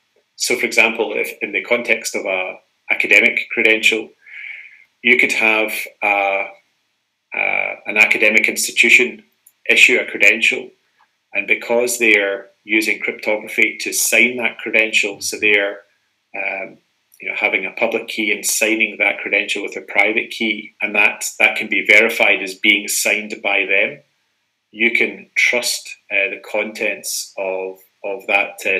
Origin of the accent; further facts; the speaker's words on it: Scotland, United Kingdom; accent: Scottish; as my accent suggests, I'm Scottish.